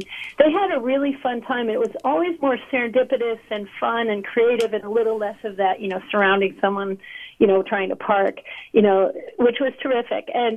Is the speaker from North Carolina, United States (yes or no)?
no; Buffalo, New York, United States; I grew up in Buffalo, New York, and my mom started the Bicycle Club for Western New York